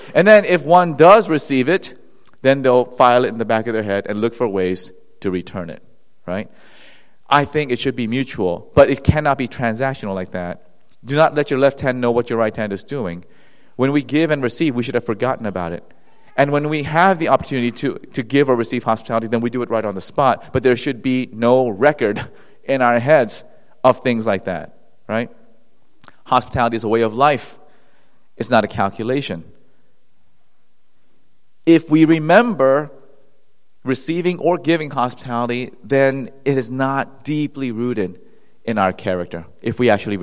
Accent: South Korea; English is a second language; now in United States; I, as an immigrant to this land, in my home country of Korea

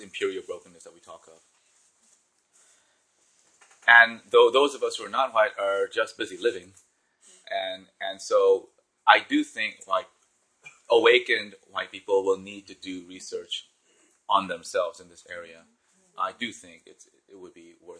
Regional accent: South Korea; My home country of Korea is so fast, headlong going into neoliberal imperial ways.

